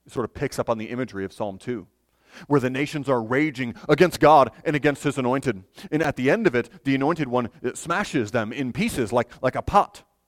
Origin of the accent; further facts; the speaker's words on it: Michigan, United States; As a child growing up in Michigan, I know not New York, but Michigan, we talked a lot about Niagara Falls